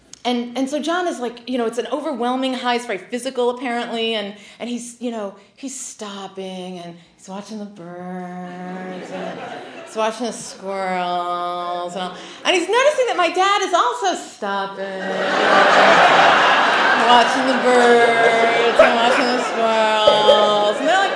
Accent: United States; I grew up in Carroll County, in case you can't tell by my outfit.

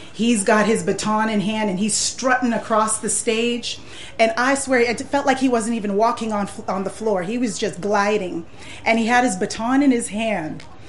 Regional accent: United States; I'm American, but I'm also Haitian.

